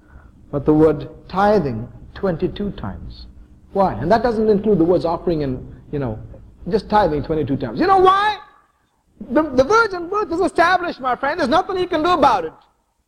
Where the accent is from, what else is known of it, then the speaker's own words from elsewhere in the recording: India; For 26 years of my life, I grew up in one of the poorest